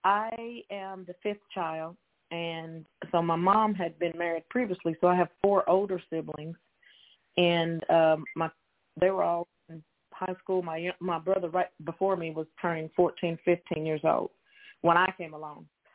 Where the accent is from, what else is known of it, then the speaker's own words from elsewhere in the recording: Alcoa, Tennessee, United States; I am from a small town in Tennessee called Alcoa. Alcoa, Tennessee, and it's about 20 minutes from Knoxville, Tennessee.